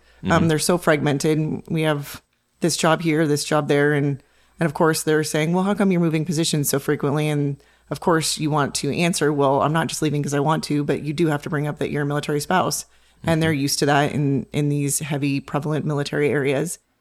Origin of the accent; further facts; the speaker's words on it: Montana, United States; And didn't know a lot of military spouses growing up in Montana. Wasn't a base near us.